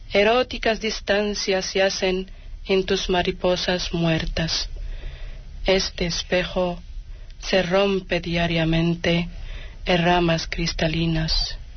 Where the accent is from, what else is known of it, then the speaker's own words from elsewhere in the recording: Larache, Tanger-Tetouan-Al Hoceima, Morocco; Spanish is a second language; Pues cuando yo era en mi país, en mi ciudad Larache, pues esa ciudad me marcó mucho.